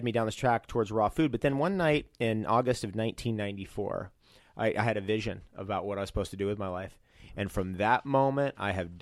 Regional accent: Toms River, New Jersey, United States; I'm originally from New Jersey, so you can make the jump to Hawaii. I did it.

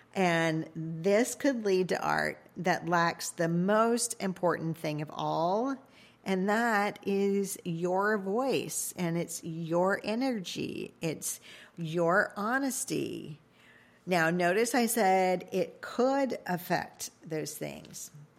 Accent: Louisiana, United States; maybe it's because I'm Cajun

